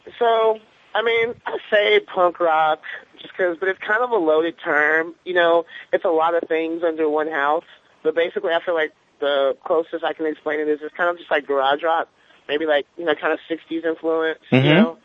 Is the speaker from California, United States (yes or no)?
no; Triana, Alabama, United States; Like, I grew up in Triana. Like, it's like I looked on the Wikipedia for my hometown. It's like population 400.